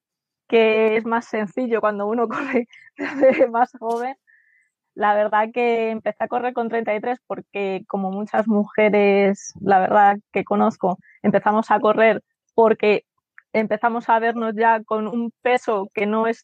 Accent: Madrid, Community of Madrid, Spain; Pues soy de Madrid

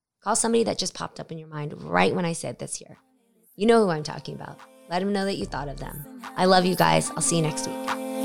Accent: United States; being Asian American, I'm so thankful to understand all of my differences

